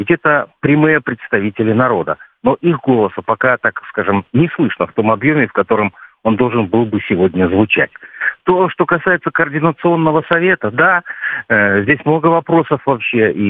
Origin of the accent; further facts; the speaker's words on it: Belarus; Ну, мы, белорусы, мирные люди.